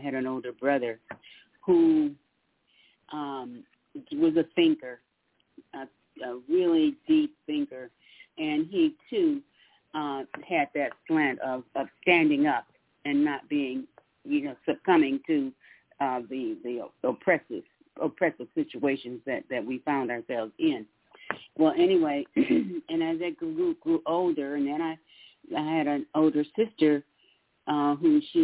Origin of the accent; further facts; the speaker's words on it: Wisconsin, United States; I didn't grow up around her, but you know, I grew up in Wisconsin, and she lived here in Georgia.